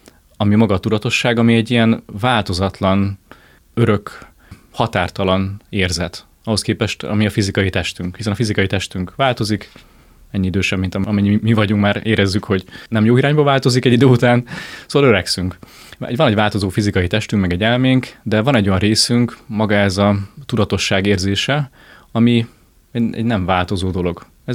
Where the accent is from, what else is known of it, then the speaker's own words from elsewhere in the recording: Nagykálló, Szabolcs-Szatmár-Bereg, Hungary; Nagykállóban, ahonnan származom